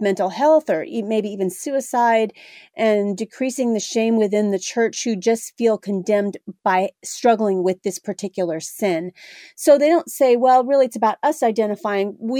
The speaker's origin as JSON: {"language": "English", "region": "California", "country": "United States", "moved": "yes", "lives_now": "Southern United States, United States", "said": "I moved from California to the South. There's nothing more different than that. And the way they do church here compared to the way they do church where I was from is completely different."}